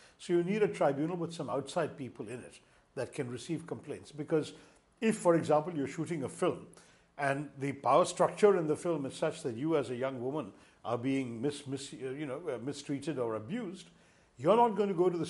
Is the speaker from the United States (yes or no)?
no; India; And there's something wrong with us as Indian men if we can't address this problem in our society's interest.